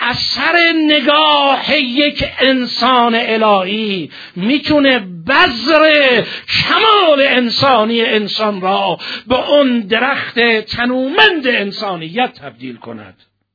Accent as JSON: {"language": "Persian", "town": "Tehran", "region": "Tehran Province", "country": "Iran", "said": "گفتم منم تهرانم، هیچ مشکلی نیست"}